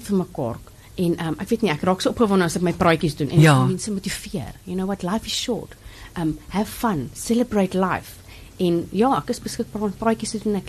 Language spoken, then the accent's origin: Afrikaans; Gauteng, South Africa; now in Cape Town, South Africa; ek bly nou amper so 5 jaar in die Kaap, ek kom van Gauteng af, ek love die Kaap